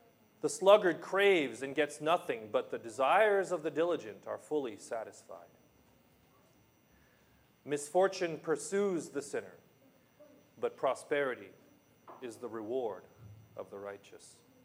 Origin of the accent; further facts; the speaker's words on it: Los Angeles, California, United States; I'm from Los Angeles. Yeah, so Laker fan.